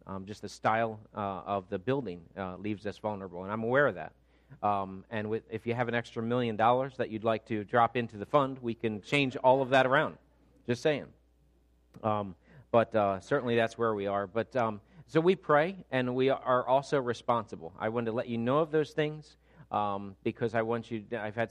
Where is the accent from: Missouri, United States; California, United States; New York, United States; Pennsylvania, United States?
Pennsylvania, United States; now in New Jersey, United States; I live in New Jersey. I grew up in Pennsylvania. In Pennsylvania, hunting was a normal part of life.